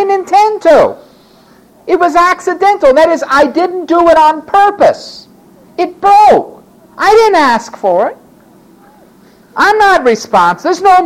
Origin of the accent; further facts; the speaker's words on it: New York City, New York, United States; I mean, I was from New York City. I only had put a token in to go in the subway.